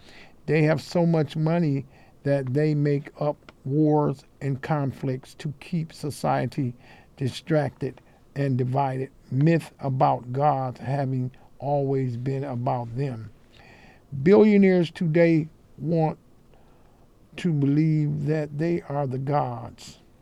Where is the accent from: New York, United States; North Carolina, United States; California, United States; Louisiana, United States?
New York, United States; But I grew up in New York, and I know nothing about Taínos. We grew up learning Spanish